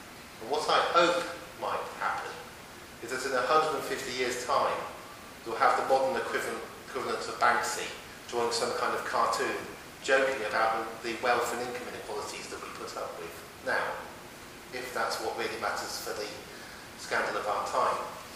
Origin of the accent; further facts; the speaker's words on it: Oxford, South East England, United Kingdom; where I grew up in Oxford was the centre.